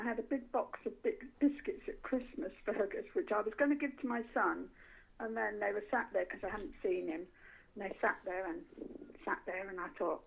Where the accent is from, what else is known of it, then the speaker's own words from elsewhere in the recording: Ringwood, South East England, United Kingdom; born there; Yes, I was born in the New Forest. So I was born in Ringwood in the New Forest, so the New Forest was always on my doorstep.